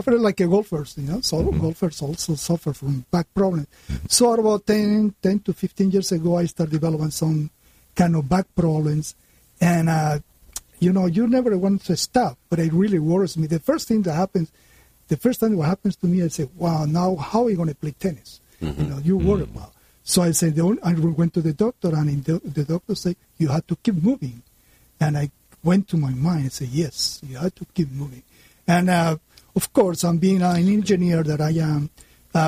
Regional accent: Quito, Pichincha, Ecuador; From Ecuador, Quito, Ecuador.

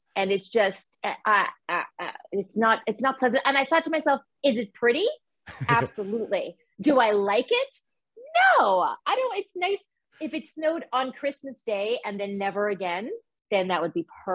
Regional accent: Montreal, Quebec, Canada; I'm from Montreal, which was even colder.

